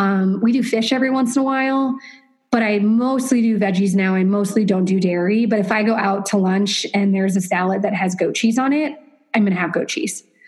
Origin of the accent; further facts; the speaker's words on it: Nebraska, United States; I'm from Nebraska. Hamburgers are my favorite meal.